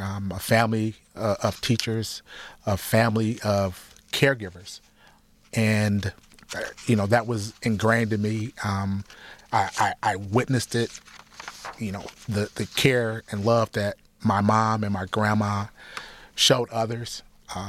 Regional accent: Highland Park, Michigan, United States; also born or lived in Brooklyn; Well, Highland Park, I grew up in we moved there in the late 60s. Actually, I came here from Brooklyn, New York with my grandmother.

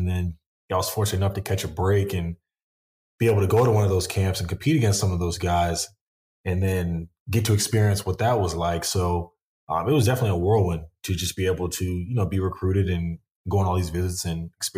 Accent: Iowa, United States; You know, I grew up in Iowa

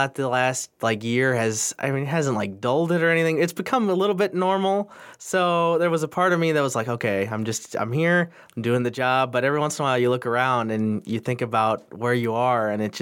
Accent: Freeburg, Illinois, United States; Oh, Freeburg, Illinois

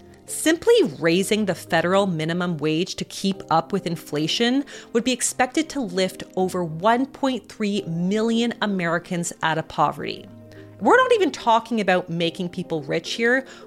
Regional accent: Canada; As a Canadian mom, I truly cannot imagine this being my reality.

